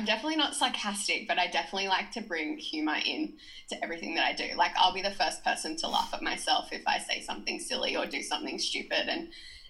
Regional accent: New South Wales, Australia; also born or lived in Brisbane; I was living in Brisbane, but I'm not from Brisbane. So I grew up on the central coast of New South Wales. So it's sort of smack bang in the middle of Sydney and Newcastle.

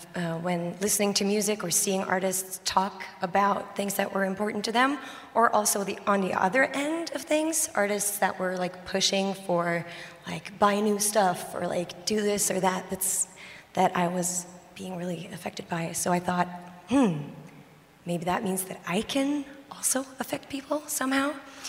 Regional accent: Oslo, Norway; I am from Norway, Oslo.

